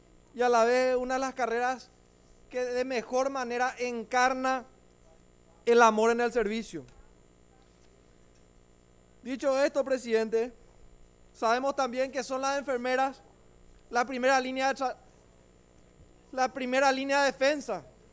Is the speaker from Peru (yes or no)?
no; Paraguay; le demos eso como paraguayos